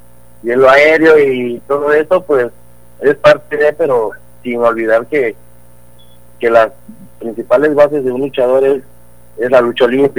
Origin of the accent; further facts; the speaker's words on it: Veracruz, Mexico; Soy de Veracruz, he ido a Tabasco, he ido a Campeche, a varios municipios de aquí del estado de Veracruz